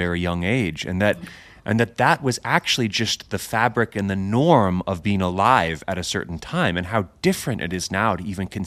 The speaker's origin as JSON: {"language": "English", "country": "United States", "said": "I'm American, so I just would read, you know, early American history"}